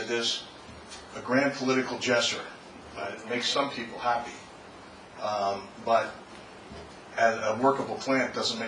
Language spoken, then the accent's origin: English; Morton, New Jersey, United States; I'm from Morton, New Jersey.